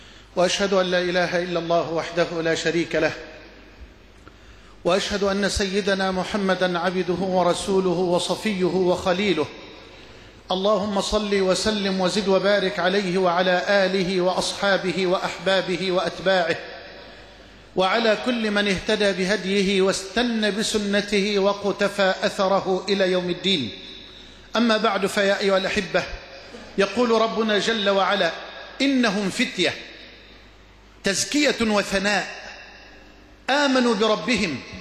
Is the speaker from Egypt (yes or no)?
yes; Egypt; واجعل بلدنا مصر أمنا أمانا، سخاء رخاء